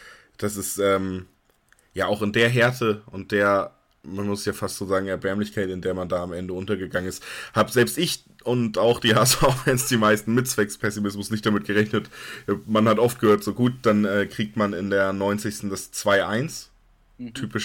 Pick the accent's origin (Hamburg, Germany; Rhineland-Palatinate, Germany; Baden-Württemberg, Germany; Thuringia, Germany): Hamburg, Germany; ich komme ja auch aus Hamburg